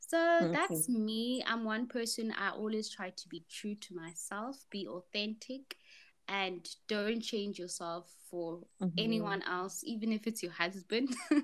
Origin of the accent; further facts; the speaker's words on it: Port Elizabeth, Eastern Cape, South Africa; also born or lived in Johannesburg; I'm from Port Elizabeth, born and bred, but my heart is in Johannesburg and and Pretoria.